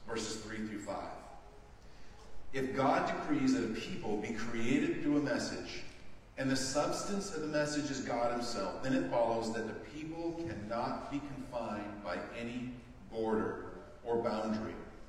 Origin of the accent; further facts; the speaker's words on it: California, United States; I grew up on the West Coast as a teenager in California.